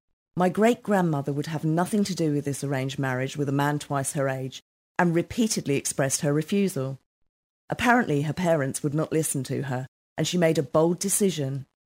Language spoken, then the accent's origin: English; Buffalo, New York, United States; born there; Two generations later, I was born in Buffalo, New York, and by all accounts, I've inherited her high spirits.